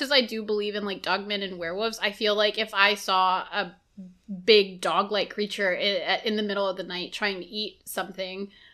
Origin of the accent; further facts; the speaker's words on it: Texas, United States; I feel like as a Texan, I don't know.